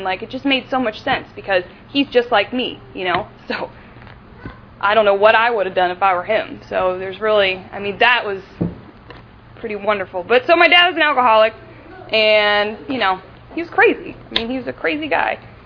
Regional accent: Detroit, Michigan, United States; born there; I was born in Detroit, and I have a wonderful mother and father, and I also have a little brother and sister

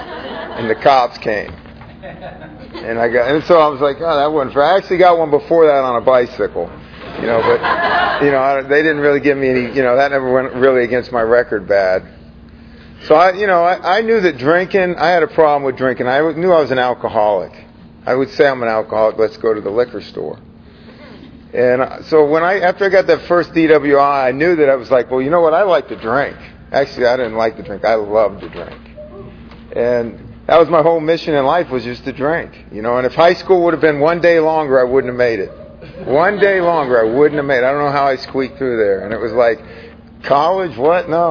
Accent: St. Petersburg, Florida, United States; I was born and raised in St. Pete, Florida.

